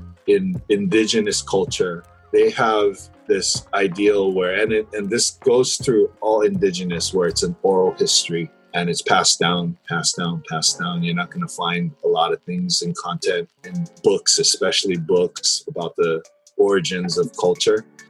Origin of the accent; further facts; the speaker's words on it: San Francisco, California, United States; born there; now in Hawaii, United States; So I wasn't born here. I was born in San Francisco and in and out travel from here to the Bay because my mother was here and my father was there.